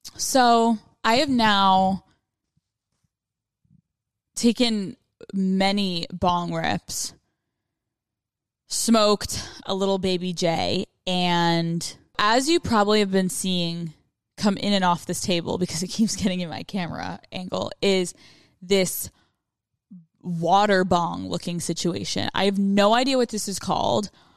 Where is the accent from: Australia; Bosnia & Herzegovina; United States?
United States; Northeast; I'm not really like the Southern thing. I'm from the Northeast, like the whole thing.